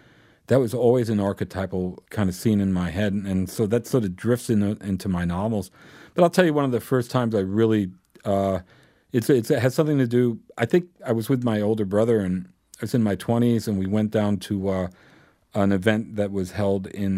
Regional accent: New York, United States; I say, yeah, you know, I grew up in New York.

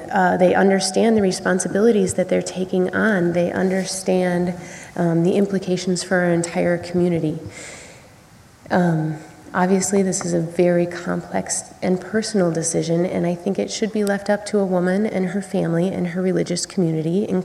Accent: Wisconsin, United States; I grew up on the Wisconsin River, and I think we can all remember when nobody could swim in the Wisconsin River

